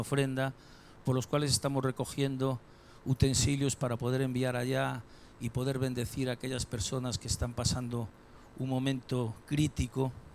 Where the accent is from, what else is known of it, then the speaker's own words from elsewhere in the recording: Galicia, Spain; Mire, aquí en Galicia, yo como buen gallego se lo voy a explicar